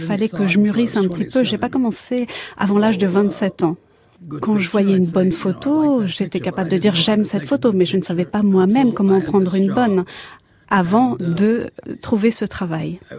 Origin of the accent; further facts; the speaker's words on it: Bronx, New York, United States; Je suis né à Manhattan, mais j'ai grandi dans le Bronx.